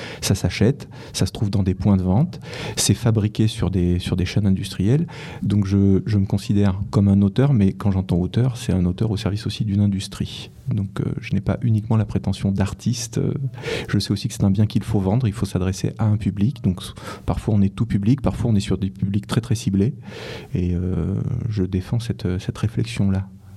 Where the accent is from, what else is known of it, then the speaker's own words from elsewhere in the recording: Auvergne-Rhône-Alpes, France; je suis originaire, il faut le préciser, d'une région assez rurale, je viens du Cantal, donc j'ai pas dans mon enfance rencontré d'auteurs.